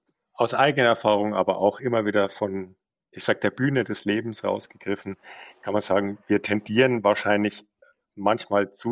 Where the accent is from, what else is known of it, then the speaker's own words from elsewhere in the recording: Germany; now in Switzerland; Da sind wir Deutsche so